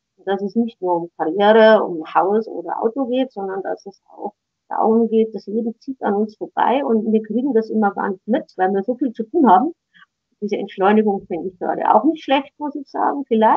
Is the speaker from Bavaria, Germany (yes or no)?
yes; Landshut, Bavaria, Germany; born there; meine Geschwister sind in Landshut, ich bin ja gebürtige Landshuterin